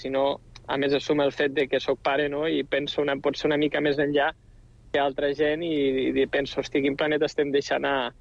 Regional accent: Lleida, Catalonia, Spain; jo que sóc de Lleida

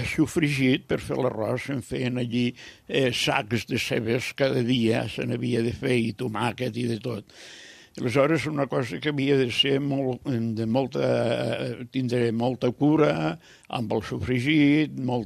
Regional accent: Lleida, Catalonia, Spain; jo, com que ja soc de Lleida, allà no és terra d'arròs, no era terra d'arròs

